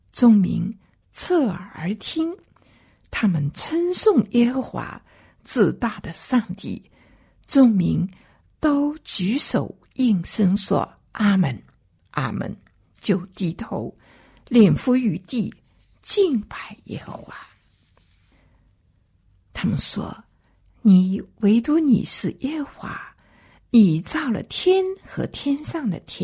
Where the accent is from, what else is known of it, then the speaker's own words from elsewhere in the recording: China; 我们中国人都喜欢一个福字